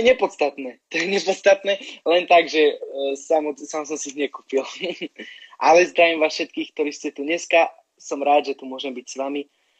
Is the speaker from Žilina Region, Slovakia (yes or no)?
no; Žitavany, Nitra Region, Slovakia; also born or lived in Zlaté Moravce; tedy som býval teda v Moravce, lebo ja som akože pochádzam zo Žitavian, ale potom rozvode sme sa presťahovali do Moraviec. Takže tedy som býval tam.